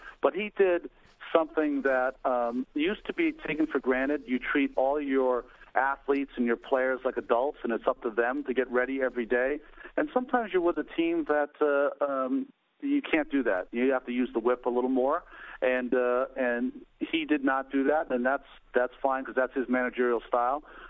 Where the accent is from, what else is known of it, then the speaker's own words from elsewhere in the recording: Hawaii, United States; Well, of course I do. My mom has Hawaiian blood. I think everyone in Hawaii is just so excited that they have a native son.